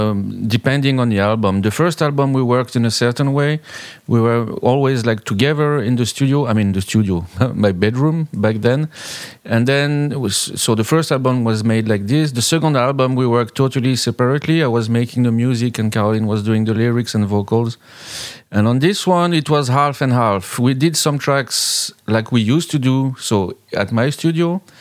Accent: Grenoble, Auvergne-Rhône-Alpes, France; also from Grenoble, France

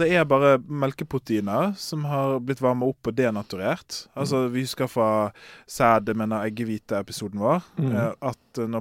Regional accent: Follnes, Vestland, Norway; Men det altså sånn at Sotra har to øyer. Lille Sotra og Store Sotra. Og jeg fra Lille Sotra. Mm-mm. Follnes, Anglevik, for de av dere som lokalkjent.

